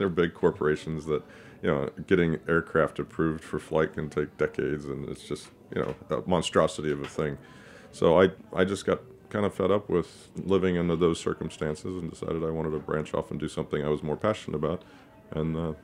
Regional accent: Texas, United States; No, I grew up in Texas about a couple miles away from Bell Helicopters factory

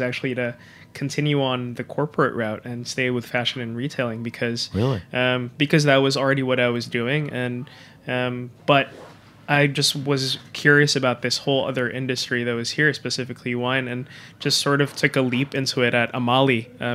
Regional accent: Manila, Metro Manila, Philippines; I was born and raised in Manila. Spent all my life over there. Not a big wine-drinking city yet.

